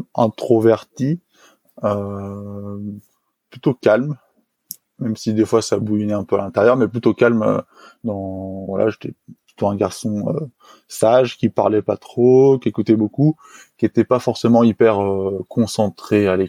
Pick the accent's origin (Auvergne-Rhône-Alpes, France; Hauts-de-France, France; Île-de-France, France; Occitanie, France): Auvergne-Rhône-Alpes, France; Le Reposoir; Donc moi, j'ai grandi dans un petit village de montagne qui s'appelle Le Reposoir. Qui est niché dans une vallée à 1000 mètres d'altitude.